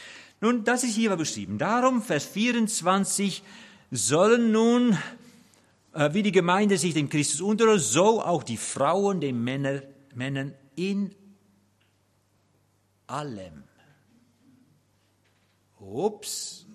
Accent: Netherlands; German is a second language; nicht allein als Mann, sondern auch als Holländer. Wir haben eine andere Art und sprechen die Dinge so manchmal etwas komisch

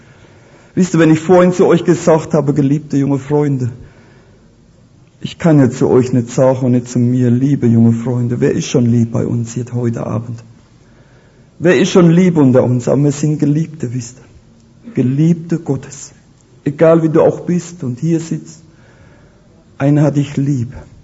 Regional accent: Rhineland-Palatinate, Germany

